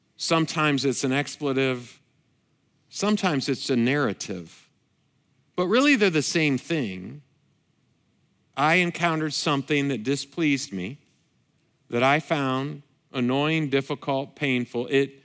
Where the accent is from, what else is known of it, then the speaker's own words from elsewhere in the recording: Lansing, Michigan, United States; But I grew up kind of in a rough part of town, in my hometown, Lansing, Michigan.